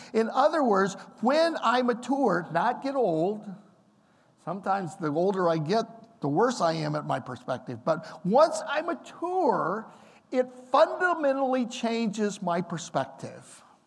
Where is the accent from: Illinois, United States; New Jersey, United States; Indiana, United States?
Illinois, United States; Chillicothe; When I was a little boy, I grew up in Chillicothe, Illinois, small town north of Peoria in Illinois.